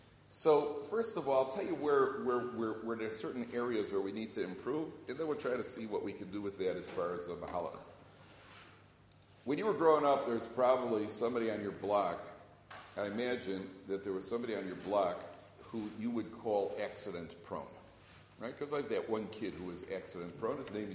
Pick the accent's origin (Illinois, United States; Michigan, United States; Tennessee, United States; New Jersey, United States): Illinois, United States; Chicago; And I'm from Chicago. It's a real city.